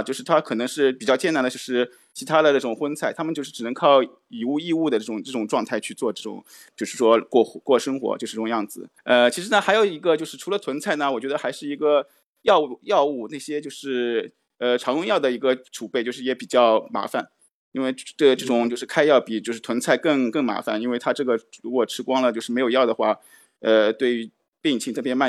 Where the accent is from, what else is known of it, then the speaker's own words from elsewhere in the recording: Shanghai, China; 因为我也是来自上海的，